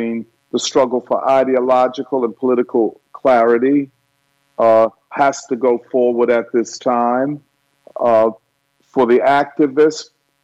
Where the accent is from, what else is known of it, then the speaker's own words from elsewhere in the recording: Philadelphia, Pennsylvania, United States; I'm a Philadelphian, and we have a lot to straighten out in this city.